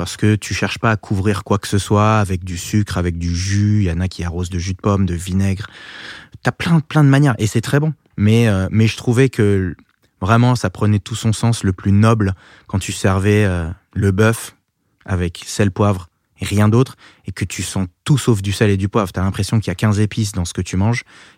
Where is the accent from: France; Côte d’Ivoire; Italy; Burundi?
France; Et je lui ai dit, voilà, je suis français